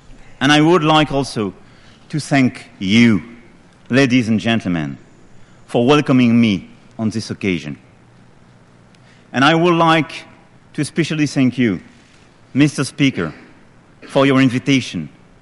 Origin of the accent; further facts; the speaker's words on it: Amiens, Hauts-de-France, France; not far from Amiens, my hometown